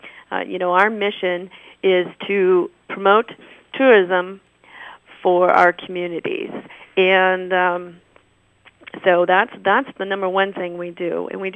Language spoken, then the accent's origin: English; Washington, United States; And I'm definitely a Pacific County kid. Really enjoyed growing up in Pacific County.